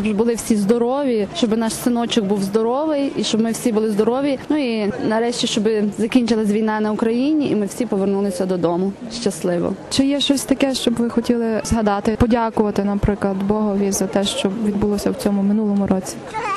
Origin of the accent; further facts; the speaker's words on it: Lviv, Lviv Oblast, Ukraine; Місто Львів.